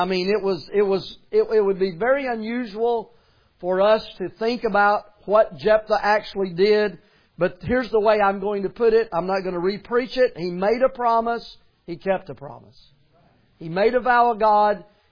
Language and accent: English; the South, United States; Now, just so you'll know, I'm from the South, and I do not have an accent.